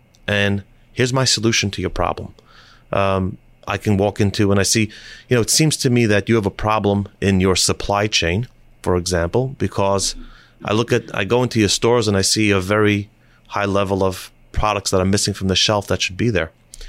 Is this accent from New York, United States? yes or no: yes; Brooklyn, New York, United States; And, you know, I said, I'm from Brooklyn. I don't hunt.